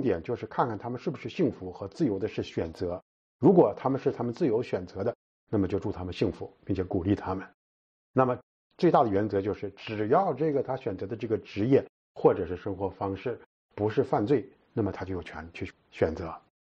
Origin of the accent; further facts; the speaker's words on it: China; 我们中国人呢传统的观点一般都认为这个不结婚呢是没有正事